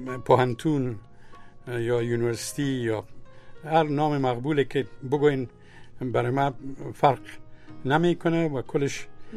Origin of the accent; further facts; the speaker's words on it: Afghanistan; من مملکت ما افغانستان و من از ملت افغان و قوم من تاجک، ازبک، پشهی، نورستانی، خیرگزی، هر جایی که هستم او را داخل نوشته میکنه، افتخارم است. اما افغان هستم، افغانستان